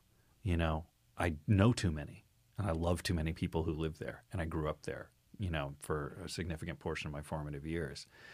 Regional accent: Texas, United States; growing up in Texas and watching that shit happen on the ground with Rove and W and everything

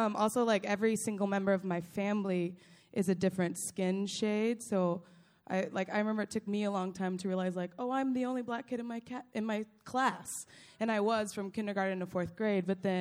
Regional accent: Fairfield, California, United States; So I'm from California, NorCal, and I'm from a very small town named Fairfield. It's directly between Sacramento and San Francisco.

